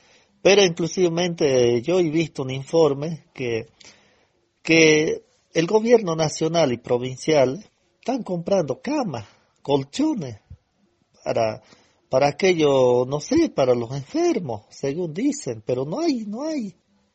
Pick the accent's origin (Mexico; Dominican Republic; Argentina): Argentina; Que nosotros somos argentinas, somos originarios, que nosotros hemos nacido en nuestra tierra, que hoy por hoy no tenemos tierra, no podemos recorrer nuestros territorios, ya no podemos andar nuestros territorios ancestrales